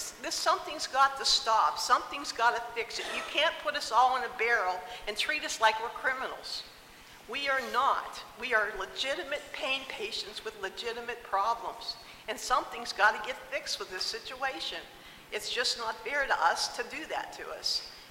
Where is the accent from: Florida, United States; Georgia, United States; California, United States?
Florida, United States; Clermont; I'm from Claremont, Florida